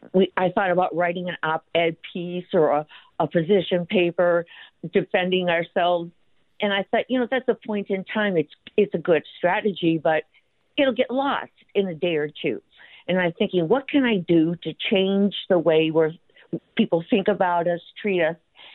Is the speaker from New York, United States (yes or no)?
no; Wisconsin, United States; But when I'm in Wisconsin, my home state, I have to be able to interact with all of the Latinx because we don't have those numbers as Chicanos.